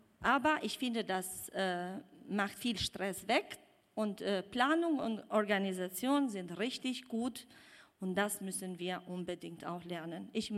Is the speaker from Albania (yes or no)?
yes; Albania; German is a second language; moved away as an adult; also born or lived in Greece; now in Esslingen, Germany; Ich bin seit 9 Jahren in Esslingen. Ich bin in Albanien aber geboren und aufgewachsen und auch danach auch 10 Jahre in Griechenland gelebt.